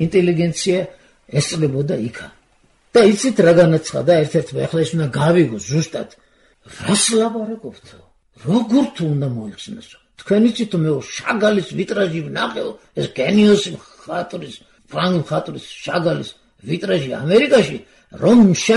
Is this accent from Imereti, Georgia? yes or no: yes; Imereti, Georgia; also born or lived in Guria; ნახევარი იმერელი ვარ ნახევარი გურული